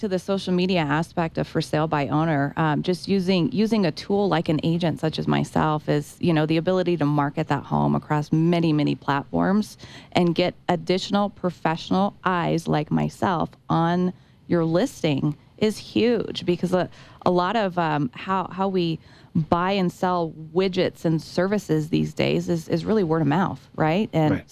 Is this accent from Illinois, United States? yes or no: no; Denver, Colorado, United States; But I've actually, you know, I'm a Denver native. I've born and raised in Denver. I actually spent a handful of years in the late 90s and early 2000s living in Colorado Springs as well.